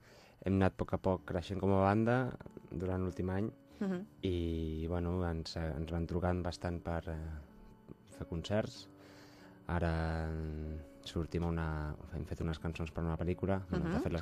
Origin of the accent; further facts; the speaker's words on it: El Masnou, Catalonia, Spain; also born or lived in England; Jo soc de Masnou, originari de Masnou. Després vaig estar uns anys a Anglaterra.